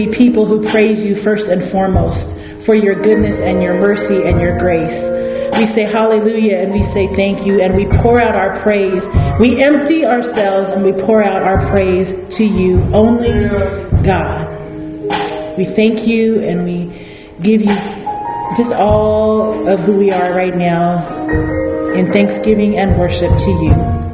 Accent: Seattle, Washington, United States; also born or lived in Tampa; So when I moved back to Seattle from Tampa, I went back to my home church roots, which was a Samoan congregational church.

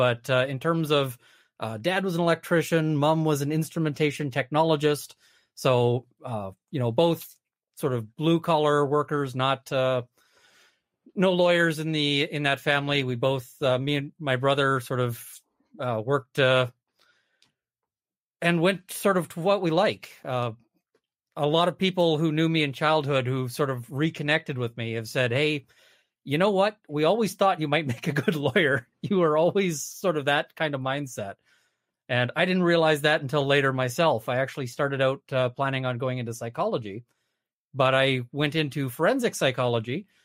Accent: Vancouver, British Columbia, Canada; So grew up in Vancouver. One brother, he's off now in Kelowna.

